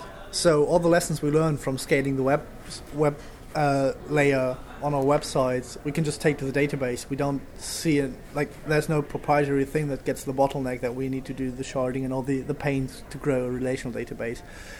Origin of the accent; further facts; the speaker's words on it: Berlin, Germany; I'm from Berlin, Germany.